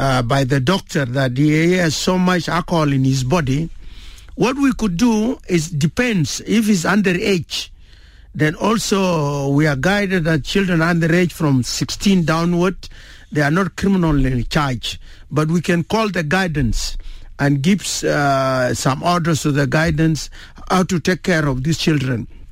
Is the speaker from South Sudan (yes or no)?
yes; South Sudan; We had Sharia when we were still one country, but there's no Sharia within our territorial of Southern Sudan.